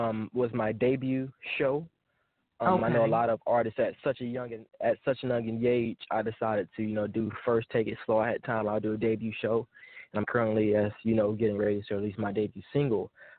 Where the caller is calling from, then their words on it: Columbia, South Carolina, United States; I'm currently calling in from Columbia, South Carolina.